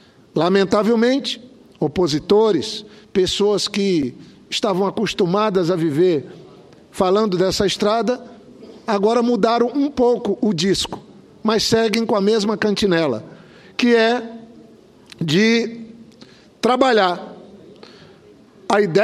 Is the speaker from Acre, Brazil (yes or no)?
yes; Acre, Brazil; eu tenho ido ao Acre, como sempre faço, toda semana, e eu não posso também deixar de tratar de temas da minha terra.